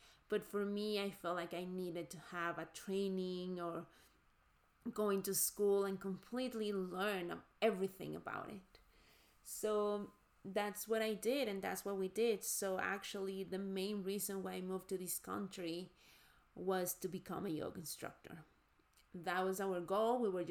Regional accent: Mexico; moved away as an adult; now in San Francisco, United States; I was young, I had just moved to this country. My experience growing up in Mexico is very, very different to what most people have experienced in this country. So I was in my early 20s, living in San Francisco

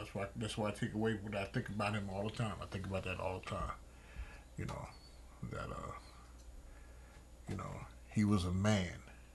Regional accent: New Jersey, United States; also born or lived in Florida; But I'm from New Jersey, you know, so.

